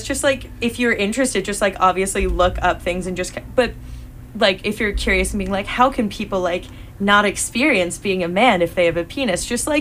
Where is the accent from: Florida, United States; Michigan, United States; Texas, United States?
Florida, United States; Jacksonville; I'm from Jacksonville, Florida.